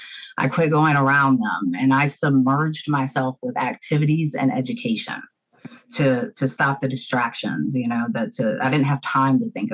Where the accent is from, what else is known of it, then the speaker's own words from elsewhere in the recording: Virginia, United States; Well, I'm actually from Virginia on the East Coast.